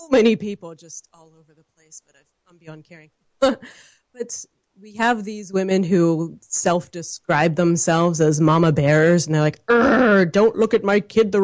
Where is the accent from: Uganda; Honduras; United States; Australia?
United States; New Castle, Pennsylvania; also born or lived in Los Angeles, United States; And I had the opportunity to move back to my hometown in Newcastle, Pennsylvania, where we're surrounded by fracking. And people said, why would you leave the eco-friendly people in LA?